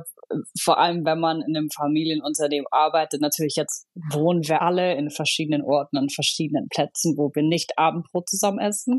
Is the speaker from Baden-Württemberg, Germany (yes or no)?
yes; Pfalzgrafenweiler, Baden-Württemberg, Germany; Wir kommen alle aus dem gleichen Ort, dem schönen Schwarzwald in Pfalz-Grafenweiler. Das ist ungefähr, sagen so, eine Stunde entfernt von Stuttgart.